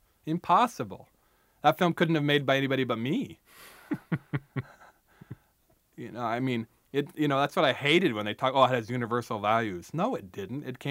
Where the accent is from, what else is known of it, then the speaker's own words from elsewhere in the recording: United States; I love being Indian American because it means I have two incredible, wonderful, awful, magical, terrible traditions to work from.